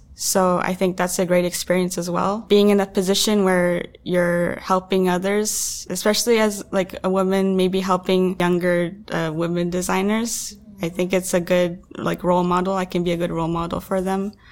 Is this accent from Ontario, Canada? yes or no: yes; Toronto, Ontario, Canada; born or raised there